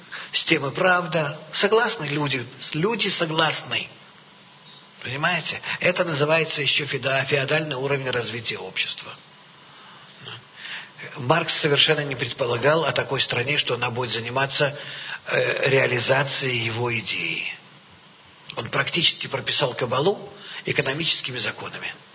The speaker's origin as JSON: {"language": "Russian", "country": "Russia", "tie": "born or raised there", "first_language": "Russian", "said": "Я сам знаю хорошо весь тот народ, я вырос среди него. Мой родной язык русский."}